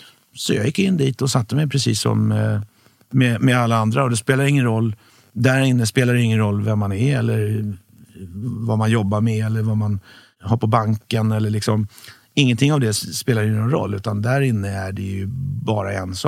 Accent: Huddinge, Stockholm County, Sweden; Ja, jag växte upp i Huddinge, i Segeltorp.

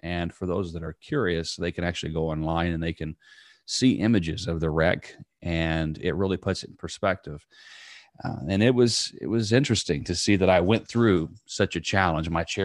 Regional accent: Princeton, Indiana, United States; It was actually Vincennes, Indiana, which is maybe a 30-minute drive from my hometown, Princeton, Indiana.

